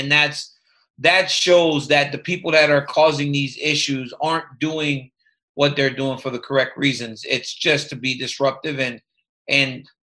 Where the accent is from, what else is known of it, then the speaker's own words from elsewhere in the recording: Louisiana, United States; in Louisiana. I remember, I think David Duke had a television show on a public access station on TV every week in my hometown.